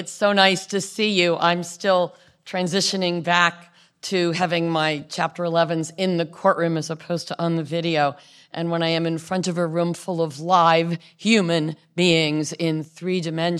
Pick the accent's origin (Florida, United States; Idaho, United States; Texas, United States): Texas, United States; Houston; born there; moved away; While a native Texan, I was born in Houston, Herman Hospital, didn't stay very long, and most of my professional life has been elsewhere